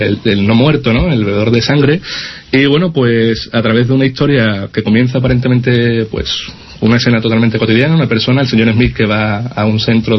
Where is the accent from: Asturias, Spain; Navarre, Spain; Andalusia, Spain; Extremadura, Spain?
Andalusia, Spain; Cádiz; now in Coslada, Spain; Vengo de Coslada, correcto. Y bueno, aunque soy de Cádiz, el acento todavía me delata un poquito. Pero bueno, llevo 5 años allí ya en Coslada